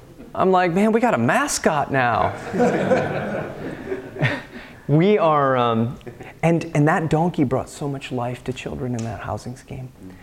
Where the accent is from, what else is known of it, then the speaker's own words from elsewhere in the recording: Iowa, United States; now in Miami, United States; I was not going to go back to where I grew up in Iowa, so I was going to stay in Miami.